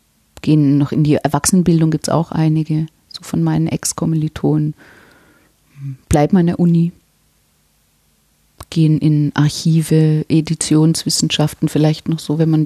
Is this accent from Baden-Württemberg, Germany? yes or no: yes; Baden-Württemberg, Germany; now in Wuppertal, Germany; Ja, ich bin Schwäbin.